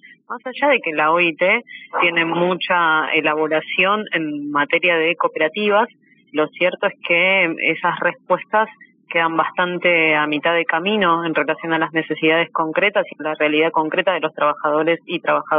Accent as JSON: {"language": "Spanish", "country": "Argentina", "said": "Lo que ocurre particularmente en mi país, en Argentina"}